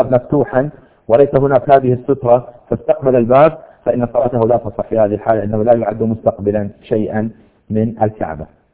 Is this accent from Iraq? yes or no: no; Al-Ahsa, Eastern Province, Saudi Arabia; يعني عندنا في الأحساء مثلا في بعض المساجد